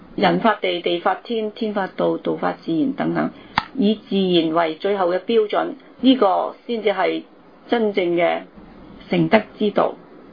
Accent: Hong Kong; 我們香港人走緊一條路就是滅亡的道路

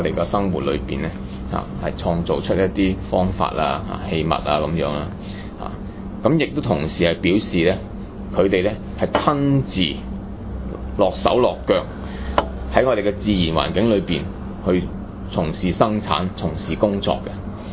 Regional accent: China; 我哋中國人呢啲咁樣嘅文物呢唔係純粹嘅一啲只係用嚟觀賞嘅一啲藝術品

